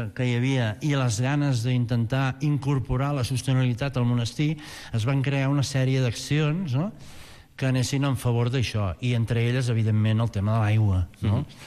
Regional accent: Catalonia, Spain; Tenim un paisatge mediterrani fabulós. Què he de dir si soc de la Conca, no?

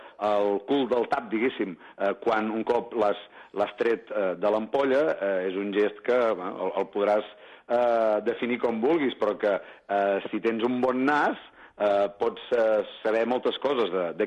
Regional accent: Besalú, Catalonia, Spain; born there; No, jo soc de Girona, soc de les comarques de Girona, soc nascut a Besalú, que és La Garrotxa

